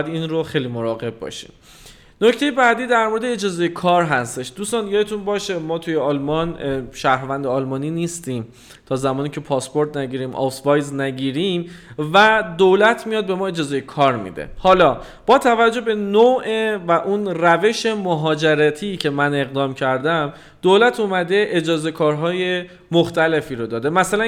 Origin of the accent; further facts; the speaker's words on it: Iran; به دلیل اینکه ما ایرانی هستیم و معمولا تحریم هستیم،